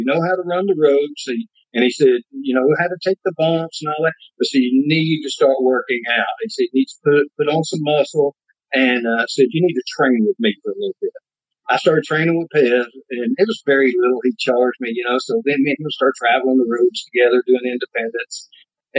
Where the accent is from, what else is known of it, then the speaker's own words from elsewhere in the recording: Birchwood, Tennessee, United States; Birchwood, Tennessee.